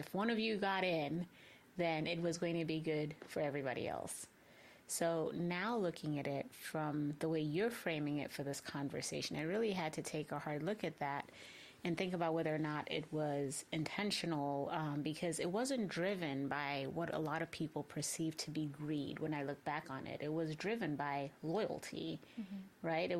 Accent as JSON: {"language": "English", "country": "Zambia", "tie": "born or raised there", "said": "growing up in Zambia, I don't know that even then I was really aware of nepotism existing"}